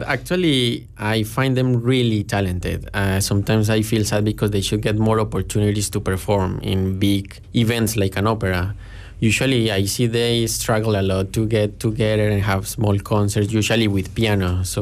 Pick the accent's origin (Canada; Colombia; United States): Colombia; I'm from Colombia, South America, right in the top corner of South America.